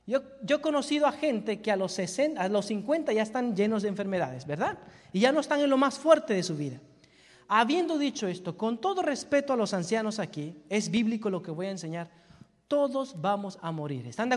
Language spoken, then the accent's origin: Spanish; Mexico; Digo, está bien, y no me rajo, soy mexicano, pastor, no hay problema.